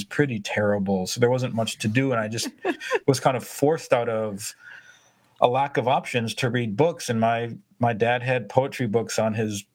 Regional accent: Wisconsin, United States; I mean, like I think like most boys growing up in Wisconsin, you have your dreams occur through an athletic lens.

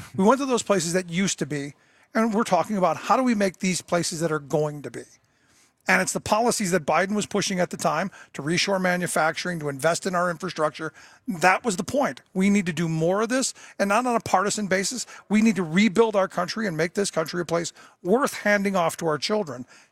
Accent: Cleveland, Ohio, United States; The reality is I grew up in Cleveland, and as a kid, I watched the city deindustrialize.

